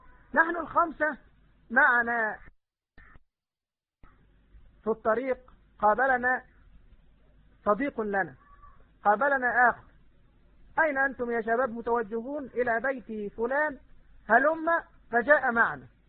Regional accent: Egypt; وعندنا في مصر يعني يعبرون عن مثل هذا فيقولون عزومة مركبية

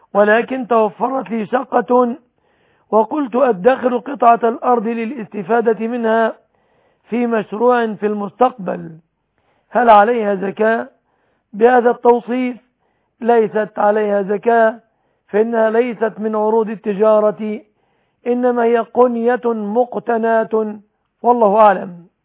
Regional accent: Egypt; في بلادنا مصر

